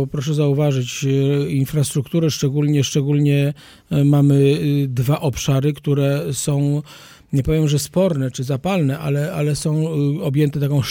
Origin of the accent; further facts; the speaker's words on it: Radom, Masovian Voivodeship, Poland; Ja jestem z Radomia